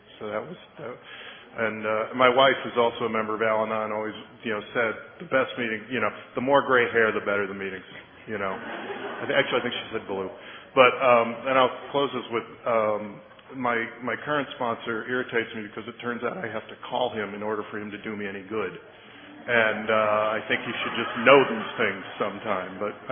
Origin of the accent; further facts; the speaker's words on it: Boston, Massachusetts, United States; also born or lived in Chicago; I'm from Boston, and my home group is. But I was born in Chicago, just to keep the trend going.